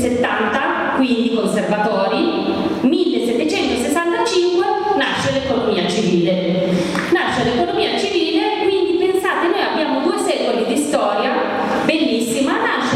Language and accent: Italian; Naples, Campania, Italy; Questa è la battuta da napoletano verace.